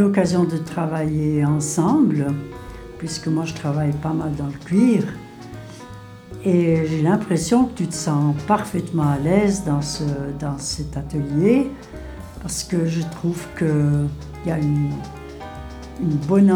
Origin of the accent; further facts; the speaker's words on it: Fribourg, Switzerland; moi, je viens de la Gruyère, donc on s'est rencontrés ici